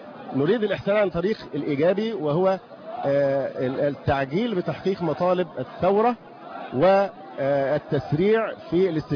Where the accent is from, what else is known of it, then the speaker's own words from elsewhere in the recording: Egypt; أنا مواطن مصري